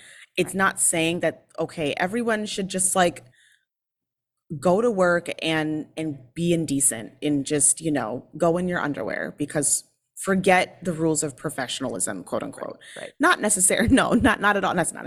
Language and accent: English; Minnesota, United States; accent: northern dialect; I am Minnesotan, first of all, so I have a northern dialect, and I was raised in suburban Minnesota, so I don't speak like I'm from Georgia, I don't speak like I'm from Tennessee